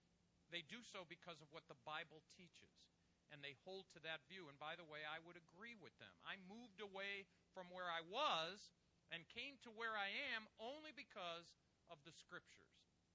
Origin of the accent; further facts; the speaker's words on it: United States; I hope you're passionate about, as an American, I hope you're passionate about what you believe